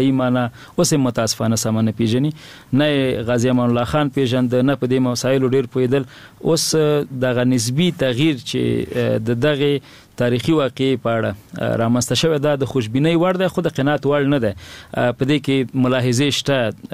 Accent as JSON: {"language": "Pashto", "region": "Nangarhar", "country": "Afghanistan", "said": "زه د ننګرهار ولایت یم،"}